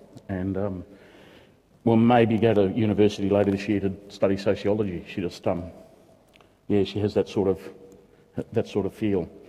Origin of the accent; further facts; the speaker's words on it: Yackandandah, Victoria, Australia; I've been travelled to Yackandandah, which is my hometown, to speak at a memorial Thanksgiving service up there a few weeks ago.